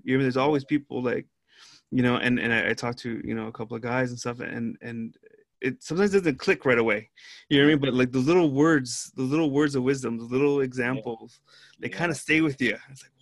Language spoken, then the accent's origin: English; Alhambra, California, United States; I mean, especially people that come from, you know, I came from the East LA, Alhambra. Like I moved a lot too, you know.